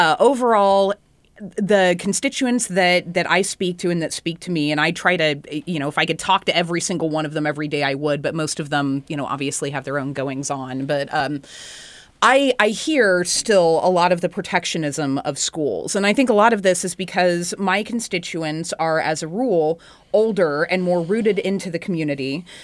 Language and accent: English; Shawnee, Kansas, United States; I grew up in Shawnee, which really is not that far out, right?